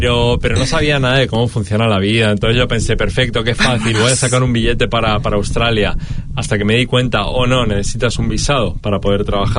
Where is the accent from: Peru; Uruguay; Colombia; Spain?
Spain; Albacete, Castilla-La Mancha; Vengo de un sitio chiquitito que se llama Albacete, que está en el centro, claro, de Madrid.